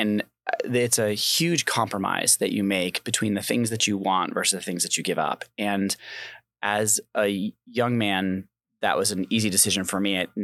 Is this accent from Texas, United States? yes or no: no; Rochester, New York, United States; when I grew up just outside of Rochester, small, you know, community on the outside, and we rode our bikes everywhere